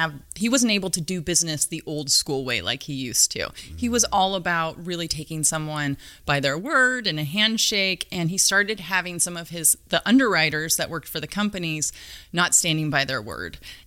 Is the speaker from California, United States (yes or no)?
yes; Chico, California, United States; I grew up in the Chico area